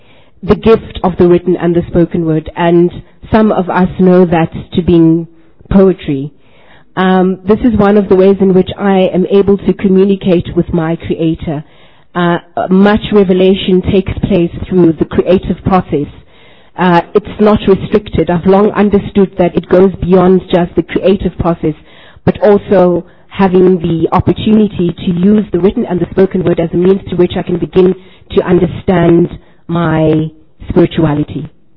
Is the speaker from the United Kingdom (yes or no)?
no; South Africa; I'm from South Africa.